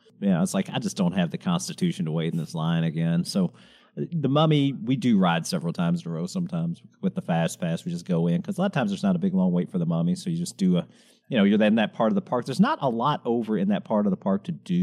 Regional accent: Kentucky, United States; Well, I live in Tennessee. I'm sure we get our fair share. I grew up in Kentucky and live in Tennessee, so I've had plenty of barbs thrown at me

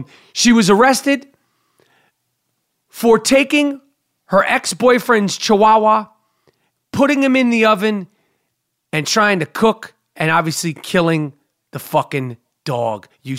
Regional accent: Manhattan, New York, United States; I'm from Manhattan. My mother's from Long Island

